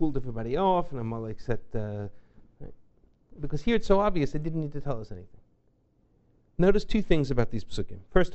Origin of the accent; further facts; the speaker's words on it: United States; I grew up in America. I learned all the history books.